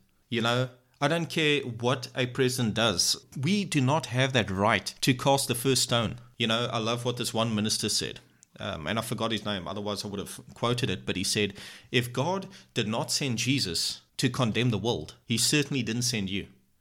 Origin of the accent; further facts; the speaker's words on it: South Africa; And I'm a South African and I'm living in South Africa. And I've been here my whole entire life so far.